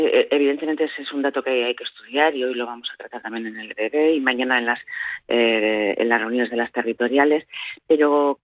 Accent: Basque Country, Spain; como vascos y vascas que queremos tener una voz y una representación en Estrasburgo y en Bruselas

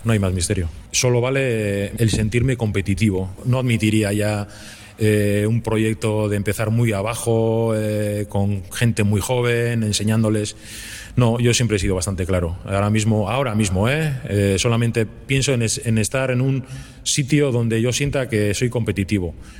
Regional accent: Bermeo, Basque Country, Spain; Y si será en Bermeo, para mí mejor, porque estoy en mi pueblo con mi gente.

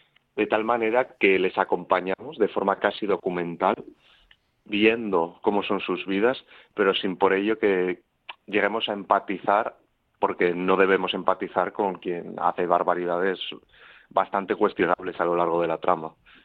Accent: Leioa, Basque Country, Spain; yo soy de Leioa, yo he nacido y he vivido en Leioa casi toda mi vida.

